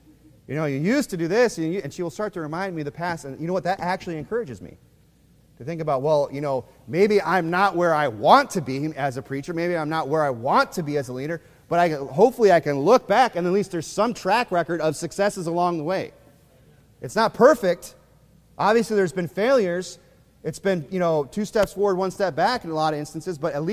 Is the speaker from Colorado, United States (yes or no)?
no; South Dakota, United States; born there; I was born in 1980 in South Dakota, okay?